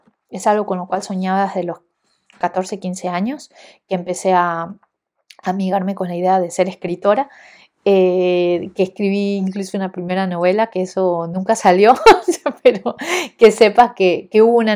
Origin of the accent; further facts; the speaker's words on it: Ecuador; y me sumo acá, yo soy de Ecuador, carecemos de un buen sistema de correo postal.